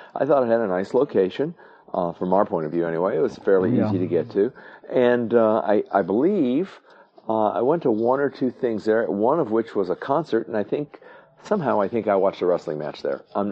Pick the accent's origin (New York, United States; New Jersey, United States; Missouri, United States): Missouri, United States; St. Louis; Well, yeah, we're from St. Louis, of course